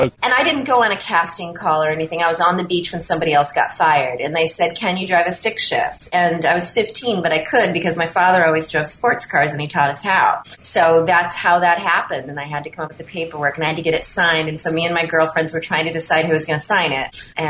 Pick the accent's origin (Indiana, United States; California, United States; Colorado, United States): California, United States; Burbank; born there; I was born in Burbank, a really uninteresting story